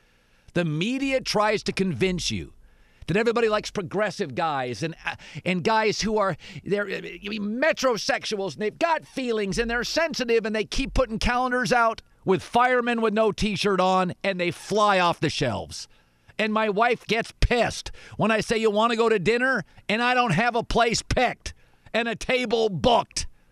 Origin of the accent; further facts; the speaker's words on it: England, United Kingdom; I'm from England. It's gray.